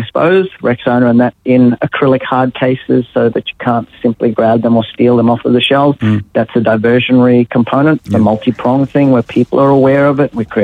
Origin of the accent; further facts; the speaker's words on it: Thursday Island, Queensland, Australia; Well, I was brought up in the Torres Strait, so there was no supervision of me on Thursday Island when I was a young kid in primary school.